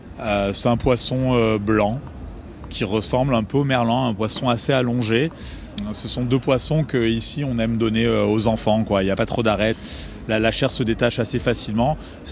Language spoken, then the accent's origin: French; Nice, Provence-Alpes-Côte d'Azur, France; je suis niçois, copropriétaire du restaurant Babel Babel.